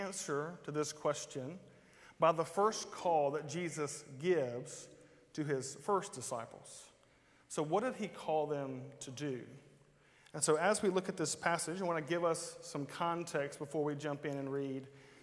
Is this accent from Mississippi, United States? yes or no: yes; Ellisville, Mississippi, United States; I grew up in Ellisville, this is my first time to be here with you in Brookhaven